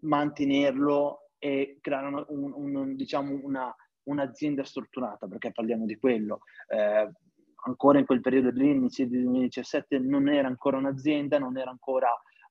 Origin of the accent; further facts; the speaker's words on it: Mantua, Lombardy, Italy; io sono di Mantova. A Mantova prendevo quello che appunto mi piaceva